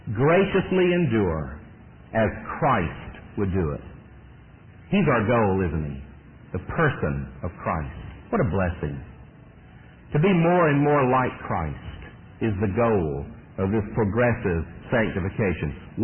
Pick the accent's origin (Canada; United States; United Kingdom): United States; Fairburn, Georgia; Now, we were raised in Fairburn, Georgia, a little town southwest of Atlanta.